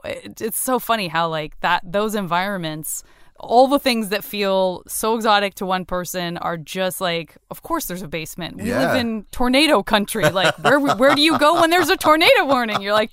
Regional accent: Tucson, Arizona, United States; God, I remember I'm from Tucson, Arizona, and the first, like, going to anyone's house who had a second story was, like, the most exotic.

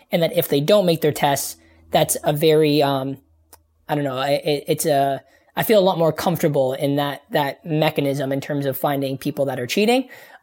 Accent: Canada; with my experience as a Canadian athlete, I have to, you know, I have to do an educational platform every year

